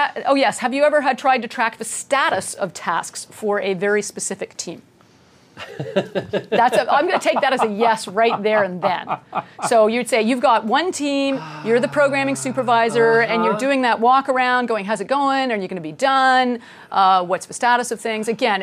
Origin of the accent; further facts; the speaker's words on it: Canada; I am a Canadian after all.